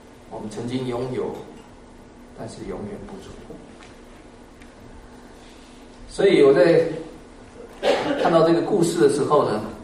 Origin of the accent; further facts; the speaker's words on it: China; 那我们中国人的这个成语叫做生离死别。